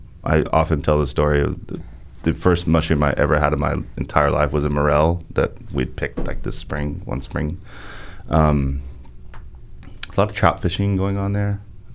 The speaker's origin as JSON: {"language": "English", "region": "Arkansas", "country": "United States", "tie": "born or raised there", "said": "So it's Upper South, which kind of cuts my home state right in half, which makes sense to me because Arkansas is kind of the tail of two states."}